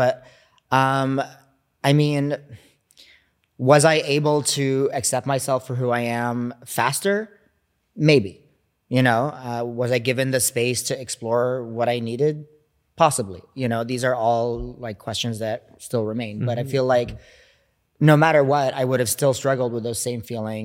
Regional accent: Kuwait; moved away as an adult; also born or lived in Alexandria, Egypt; now in Montreal, Canada; I was born in Alexandria in Egypt to Egyptian and Palestinian parents. I grew up there for a little while, and then we moved to Kuwait for like my formative years. So I think it was like a good 10 years before I left.

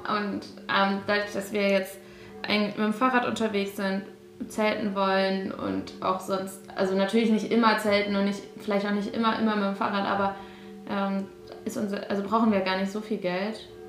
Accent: Germany; also wir sind ja aus Deutschland

